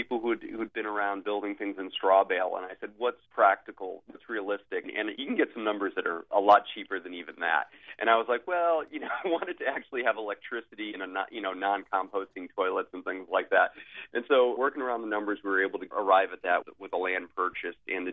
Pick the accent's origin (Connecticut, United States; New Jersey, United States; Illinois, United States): Connecticut, United States; Naugatuck; born or raised there